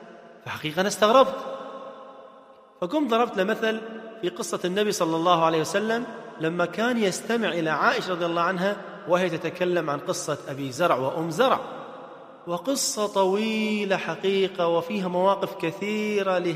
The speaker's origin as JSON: {"language": "Arabic", "country": "Kuwait", "said": "عندنا في الكويت في واحدة من الزوجات"}